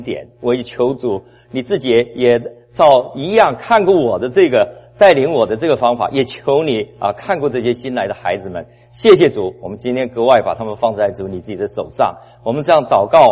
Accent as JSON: {"language": "Chinese", "country": "Taiwan", "moved": "yes", "said": "呼召我自己跟我的家人从台湾来的时候，那已经算也是34年前了"}